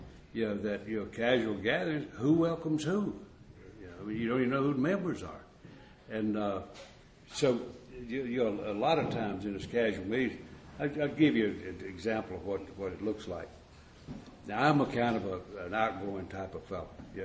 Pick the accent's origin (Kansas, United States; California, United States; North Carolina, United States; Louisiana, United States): North Carolina, United States; Southern Pines; from Southern Pine, North Carolina.